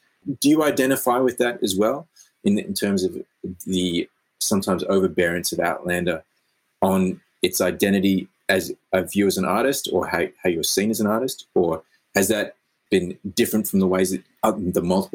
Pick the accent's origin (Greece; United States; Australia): Australia; I'm like, yes, I'm Australian.